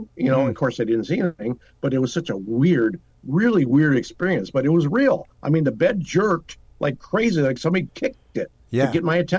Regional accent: Detroit, Michigan, United States; I'm from Detroit. I grew up in Detroit.

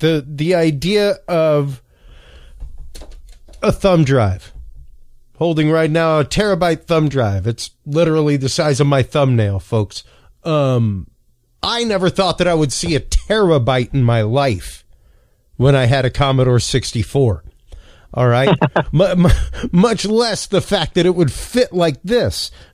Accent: Louisiana, United States; I'm Cajun.

